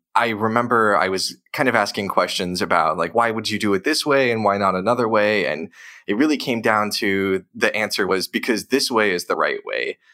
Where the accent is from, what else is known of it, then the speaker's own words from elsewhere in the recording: Indianapolis, Indiana, United States; And I'm from Indianapolis.